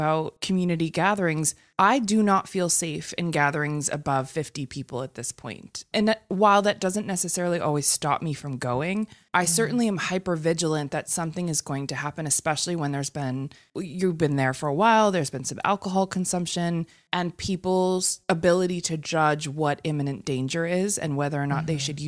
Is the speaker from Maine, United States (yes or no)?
yes; Maine, United States; but I grew up in Maine. We hunted. All of my friends' families hunted.